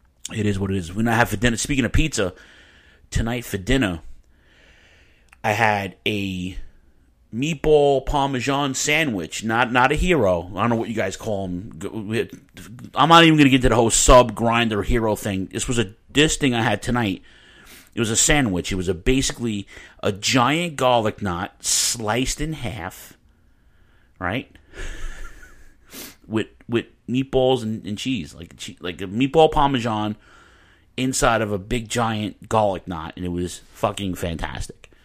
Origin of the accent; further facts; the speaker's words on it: New York, United States; You know, I'm kind of spoiled with pizza because I'm from New York.